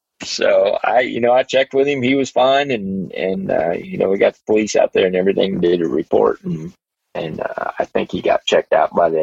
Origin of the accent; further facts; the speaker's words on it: Peru, Indiana, United States; I was running out of Peru, Indiana, which is actually my hometown